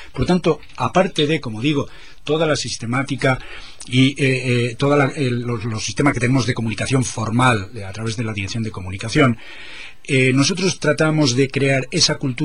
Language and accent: Spanish; Palencia, Castile and León, Spain; somos de Palencia.